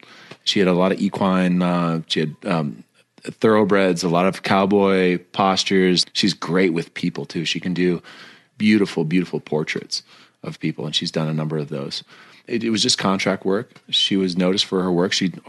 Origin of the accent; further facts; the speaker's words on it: Midwest, United States; Well, born and raised in the Midwest, mom was a bronze artist.